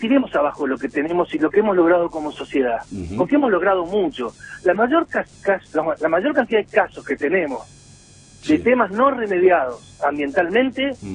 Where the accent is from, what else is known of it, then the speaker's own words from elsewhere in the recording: Argentina; y somos Argentina